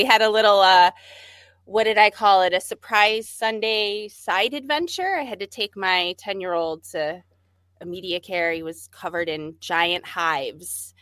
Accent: Buffalo, New York, United States; I mean, I'm from Buffalo. You just get in the car and fucking drive.

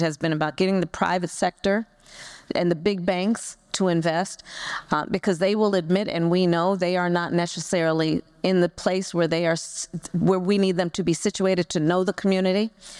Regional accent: California, United States; As you all know, I'm from California, from the Bay Area.

